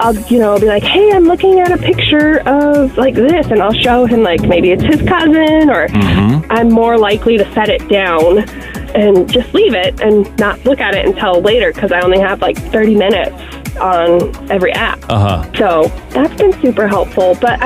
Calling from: Tucson, Arizona, United States; I'm from Tucson, Arizona.

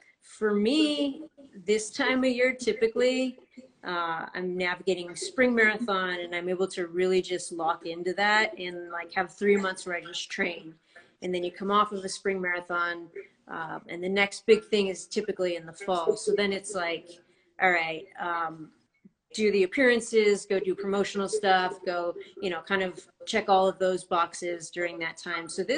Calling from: Rochester Hills, Michigan, United States; But I'm out in Michigan right now. So we're downstate is kind of how Michiganders refer to it, in Rochester Hil

